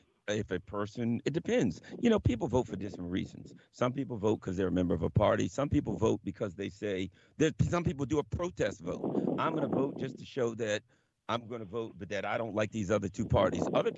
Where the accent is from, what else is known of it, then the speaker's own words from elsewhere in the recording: Glen Burnie, Maryland, United States; I grew up in Glen Burnie, Pasadena.